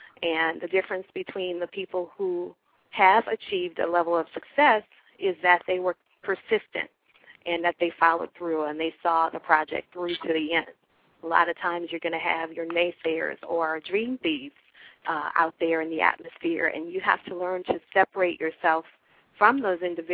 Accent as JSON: {"language": "English", "town": "New Orleans", "region": "Louisiana", "country": "United States", "lives_now": "Dallas, United States", "said": "I'm originally from New Orleans, and I have been living in Dallas here in Texas for the last 5 years."}